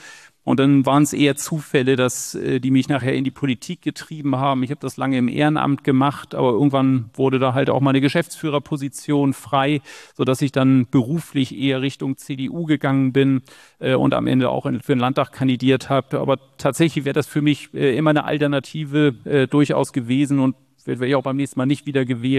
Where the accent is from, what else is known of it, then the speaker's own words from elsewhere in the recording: Eckernförde, Schleswig-Holstein, Germany; Ich komme aus Eckernförde, deswegen gehörte